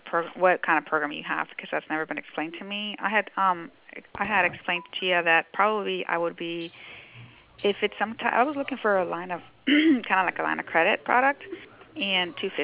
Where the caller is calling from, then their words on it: Florida, United States; I'm calling from Florida.